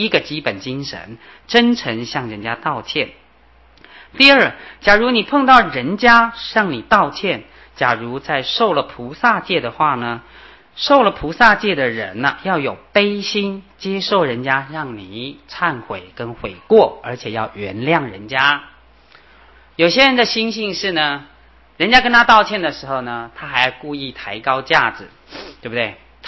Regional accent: China; 可是我们中国人，我发觉某一部分的中国人不同

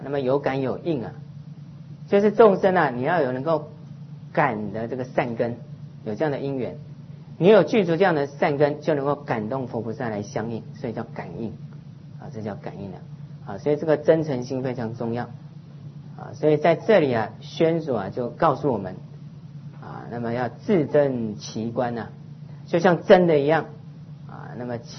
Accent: China; 因为西藏人他们那个 Home 不是这样写的，我们中国人才是写那个牛字嘛

